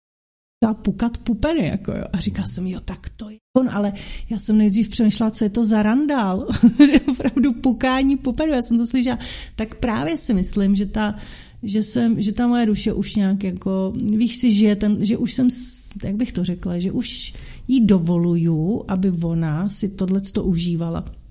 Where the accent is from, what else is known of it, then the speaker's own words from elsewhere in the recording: Prague, Czechia; now in Louny, Czech Republic; jsem Pražečka, celý život jsem žila v Praze